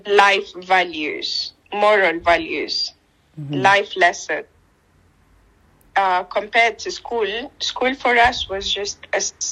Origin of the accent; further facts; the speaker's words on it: Kenya; the traditions that we grew up with in Kenya.